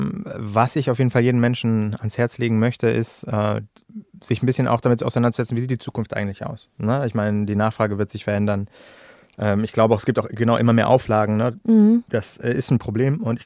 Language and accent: German; Hamburg, Germany; ich komme hier aus Hamburg, aus der Stadt